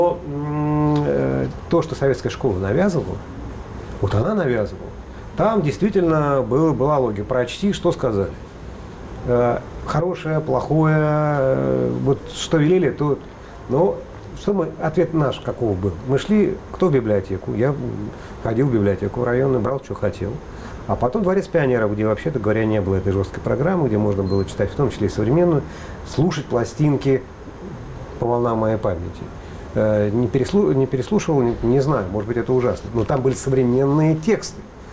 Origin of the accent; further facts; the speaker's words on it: Moscow, Russia; А я же москвич, это даже не... Там, ну, правда, окраинный москвич.